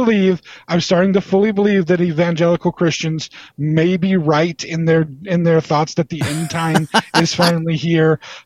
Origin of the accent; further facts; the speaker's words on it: California, United States; we're from the North Valley of California.